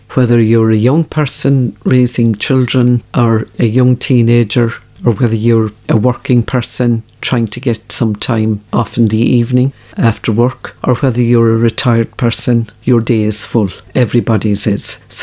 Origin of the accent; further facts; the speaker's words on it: Ardfert, Munster, Ireland; from Bene Ardfert, one of 11. My mum and dad had a small farm